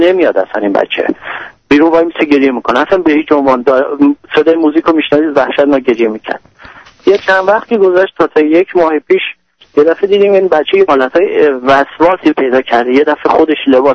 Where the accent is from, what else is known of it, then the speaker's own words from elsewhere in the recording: Iran; now in United States; به هر حال ما از ایران خارج شدیم، اومدیم آمریکا